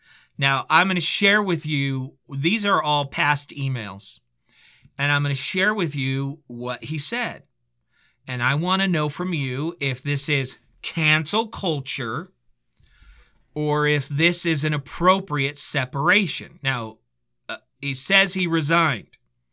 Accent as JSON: {"language": "English", "region": "California", "country": "United States", "tie": "born or raised there", "said": "I grew up in the Bay Area, and I had to choose between the Raiders and the 49ers."}